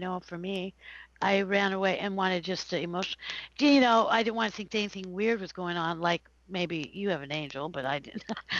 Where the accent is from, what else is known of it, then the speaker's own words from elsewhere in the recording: Long Beach, California, United States; I grew up in Long Beach.